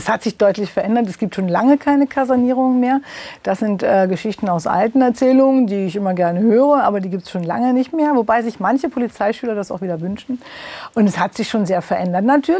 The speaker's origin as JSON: {"language": "German", "region": "Southern Germany", "country": "Germany", "tie": "born or raised there", "also_born_or_lived": "Berlin", "said": "Berlin war immer zweite Heimat. Es gab immer eine Wohnung in Berlin, aber aufgewachsen bin ich in der Tat in Süddeutschland, in der Nähe vom Bodensee. In der Tat ist es dort sehr idyllisch"}